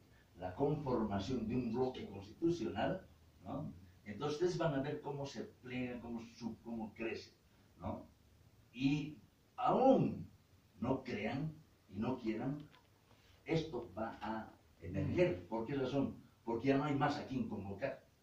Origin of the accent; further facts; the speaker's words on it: Bolivia; Para mí, como boliviano militar, les digo, esto es posible.